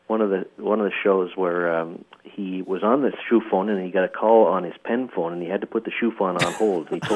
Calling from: Ontario, Canada; I'm calling from Ontario, Canada, near Ottawa.

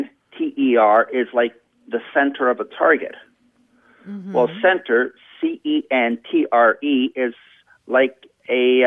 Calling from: Brighton, Ontario, Canada; I'm calling from Brighton, Ontario, Canada.

